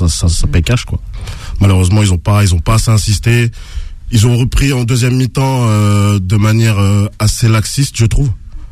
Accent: Paris, Île-de-France, France; Je précise, je suis parisien.

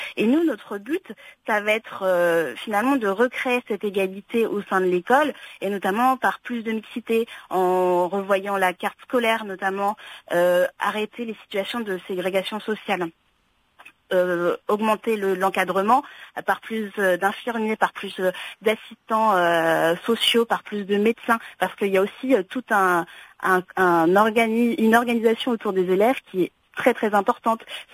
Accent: Normandy, France; J'ai grandi, je suis née en Normandie, dans une famille franco-guinéenne, dans une ville ouvrière de la banlieue rouennaise.

